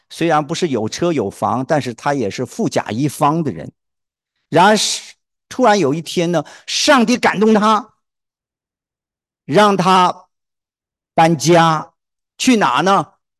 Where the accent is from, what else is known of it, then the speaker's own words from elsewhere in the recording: Hunan, China; 我是湖南人，湖南读牛奶怎么读？